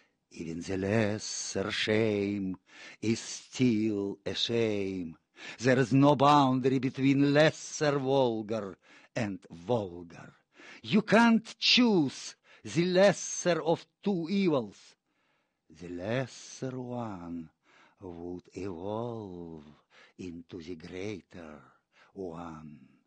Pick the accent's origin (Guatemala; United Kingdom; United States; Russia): Russia; Siberia; accent: Siberian; English is a second language; I'm sorry for my inevitably Siberian accent.